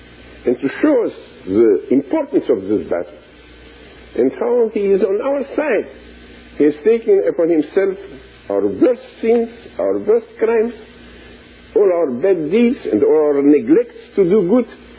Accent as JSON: {"language": "English", "country": "Romania", "second_language": "English", "said": "I come from Romania."}